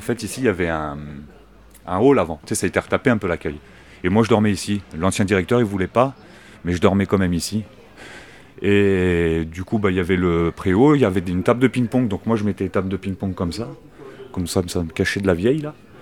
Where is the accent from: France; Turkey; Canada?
France; Auvergne-Rhône-Alpes; now in Clermont-Ferrand, France; je suis originaire de la Haute-Savoie, et un jour, je suis arrivé à Clermont-Ferrand, comme ça, et puis j'y suis resté, ça fait 15 ans que j'y suis